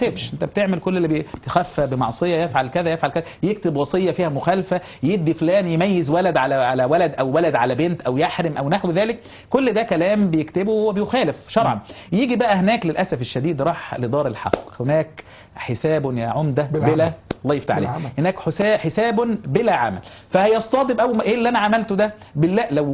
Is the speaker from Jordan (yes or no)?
no; Giza, Giza Governorate, Egypt; لأن أنا من الجيزة القاهري هنا